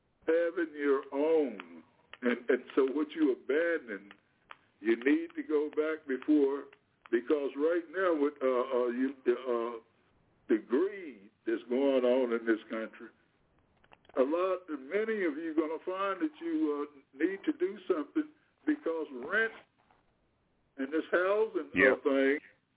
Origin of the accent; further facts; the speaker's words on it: Delaware, United States; even my hometown, I'm from the state of Delaware.